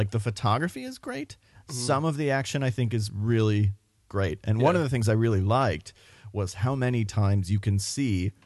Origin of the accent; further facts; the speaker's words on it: Chicago, Illinois, United States; I will say, though, as a Chicagoan, I mean...